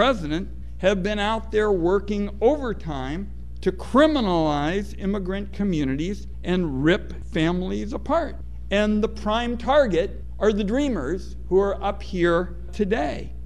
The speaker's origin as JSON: {"language": "English", "region": "Oregon", "country": "United States", "tie": "born or raised there", "said": "having talked to so many dreamers in my home state of Oregon"}